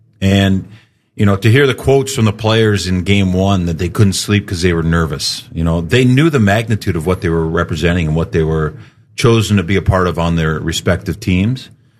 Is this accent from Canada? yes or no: yes; Canada; And I'm from Canada, so I was pulling for Canada.